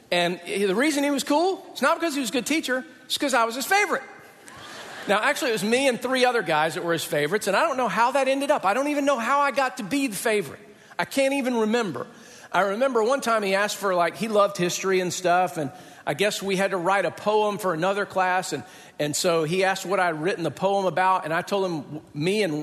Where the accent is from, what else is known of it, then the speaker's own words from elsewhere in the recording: Atlanta, Georgia, United States; Now, back in our middle school growing up in Atlanta, we couldn't have, like, carbonated beverages during the day at all.